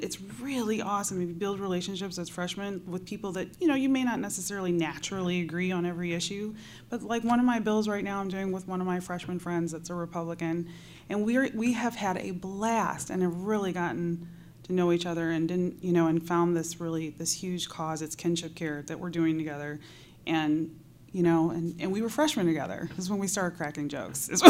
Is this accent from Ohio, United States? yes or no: yes; Cleveland, Ohio, United States; now in Columbus, United States; So I'm from Cleveland by the lake, and snow is often an issue.